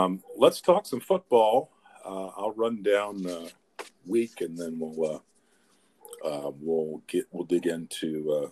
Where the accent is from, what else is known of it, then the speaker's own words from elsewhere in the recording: Anderson, Indiana, United States; it's a 2-hour drive from, it was Anderson at the time, my hometown. It was more than a 2-hour drive from Anderson.